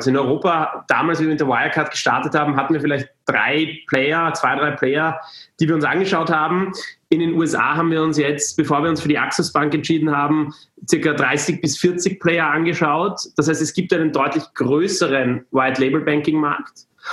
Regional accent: Austria; es war in Österreich, da konnte ich zurück in meine Heimat mal wieder kehren

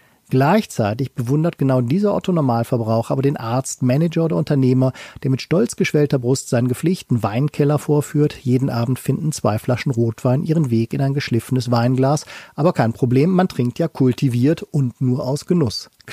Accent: Cologne, North Rhine-Westphalia, Germany; Ich als Kölner kann hiervon ein Lied singen.

